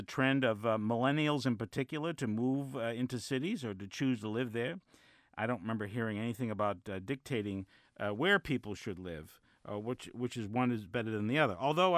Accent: Mount Washington, United States; I was born and raised in Mount Washington by the county line with a big yard and a big house.

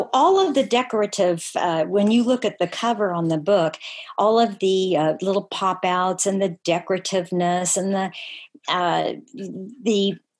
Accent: Chico, California, United States; born or raised there

